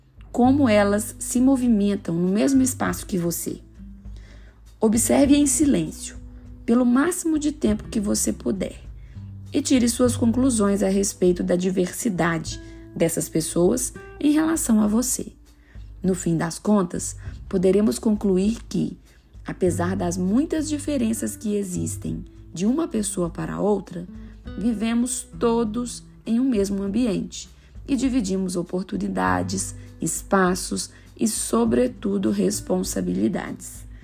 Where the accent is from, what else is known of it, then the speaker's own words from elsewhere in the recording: Minas Gerais, Brazil; E você há de concordar comigo, mesmo não sendo mineirinha como euzinha aqui.